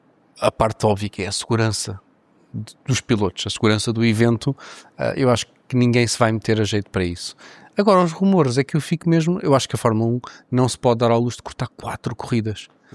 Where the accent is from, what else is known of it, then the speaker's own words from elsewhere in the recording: Portugal; É pá, imagina, como português nada me daria mais prazer.